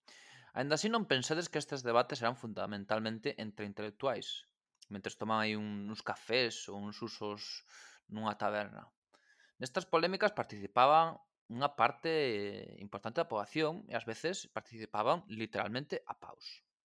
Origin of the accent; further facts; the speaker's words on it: Galicia, Spain; Nos que somos galegos, máis ou menos, xa sabemos por onde vai isto.